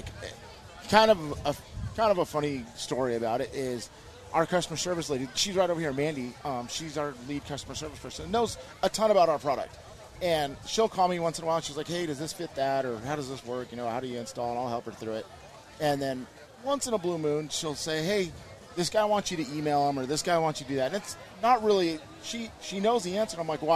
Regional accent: Glamis, California, United States; It was just my way of life. Like, so my parents were into it. I was raised in Glamis.

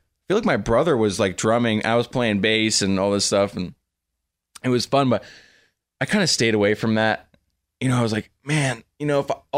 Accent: Malibu, California, United States; It was cool growing up in Malibu. It's definitely a little bubble of people.

